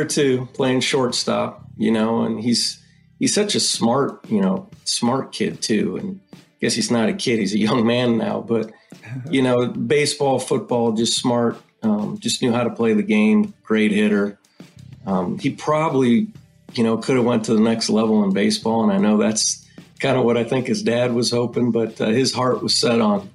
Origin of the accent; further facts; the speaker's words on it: Ohio, United States; I was born and raised in Ohio